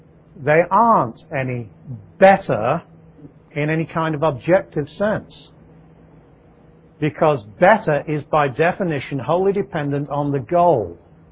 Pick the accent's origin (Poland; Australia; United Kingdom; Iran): United Kingdom; England; I was raised in England, where that's what you were taught.